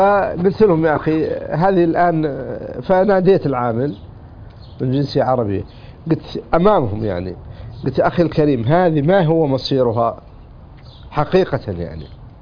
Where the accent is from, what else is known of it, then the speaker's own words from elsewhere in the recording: Riyadh, Riyadh Province, Saudi Arabia; أنا أخوكم من أهل الرياض